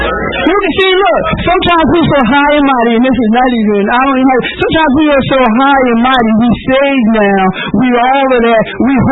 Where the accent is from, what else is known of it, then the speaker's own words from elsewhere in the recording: Philadelphia, Pennsylvania, United States; my pops' people were from North Philly. So I've been exposed to North Philly as a youngin', and I'm coming from Mount Airy. In Mount Airy, we got trees, we got grass.